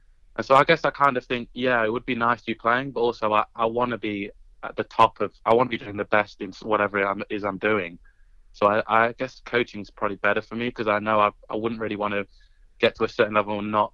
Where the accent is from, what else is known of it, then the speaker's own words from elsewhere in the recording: United Kingdom; And especially being British and playing in front of that crowd, it was unbelievable.